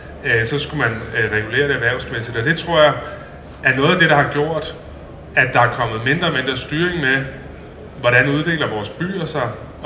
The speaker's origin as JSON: {"language": "Danish", "town": "Holbæk", "region": "Zealand", "country": "Denmark", "said": "i købstads Danmark, i Holbæk, hvor jeg kommer fra"}